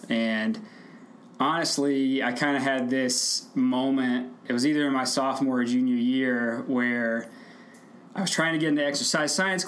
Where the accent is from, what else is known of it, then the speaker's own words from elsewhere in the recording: North Carolina, United States; I grew up in Stokes County.